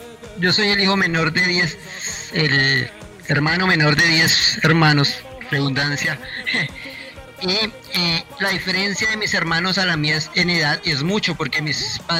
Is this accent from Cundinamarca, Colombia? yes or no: yes; Soacha, Cundinamarca, Colombia; Yo fui criado en el pueblo, en Soacha